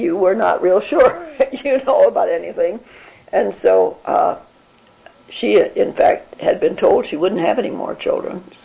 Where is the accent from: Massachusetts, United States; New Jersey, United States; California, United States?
Massachusetts, United States; Worcester; born there; I was born on January 27th, 1919, in Worcester, Massachusetts.